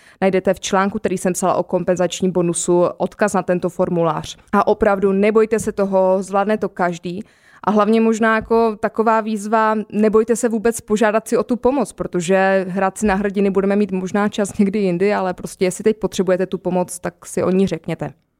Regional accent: Moravian-Silesian Region, Czechia; jak se říká u nás na Ostravsku, odkud pocházím

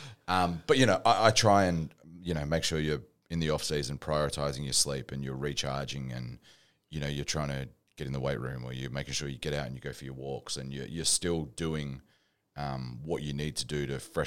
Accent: Perth, Western Australia, Australia; I'm from Perth.

